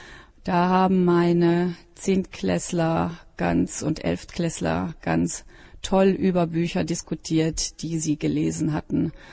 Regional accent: North Rhine-Westphalia, Germany; moved away as an adult; now in Tbilisi, Georgia; Ich komme aus dem Münsterland, arbeite aber schon lange in Georgien. Ich bin im Jahr 1969 geboren.

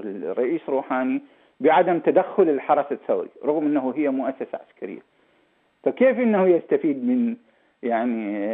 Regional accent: Iraq; أنا كمواطن عراقي يجب أن يكون عندي لدي حس أمني

